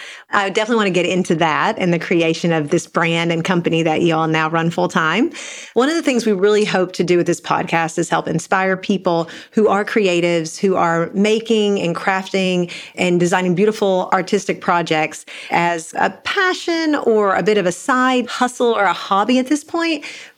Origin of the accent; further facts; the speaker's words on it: Kentucky, United States; So I grew up in Eastern Kentucky in a really small town